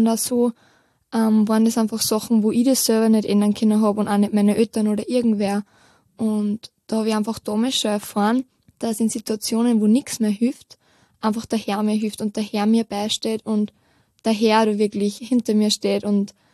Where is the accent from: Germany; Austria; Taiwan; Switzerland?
Austria; Upper Austria; Ich komme aus der Nähe von Steyr und ich werde bald 18